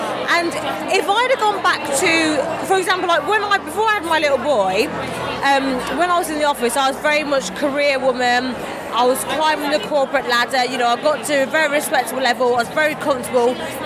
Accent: Birmingham, West Midlands, United Kingdom; moved away; No, I'm from Birmingham originally, but yeah, I left many years ago.

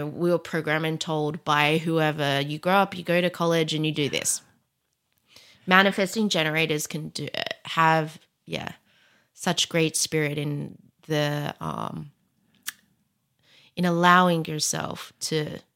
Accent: Perth, Western Australia, Australia; now in United States; So I grew up in Perth, Australia with a Chinese Indonesian mom and Egyptian dad. And my whole life, I, you know, thought I was half Egyptian

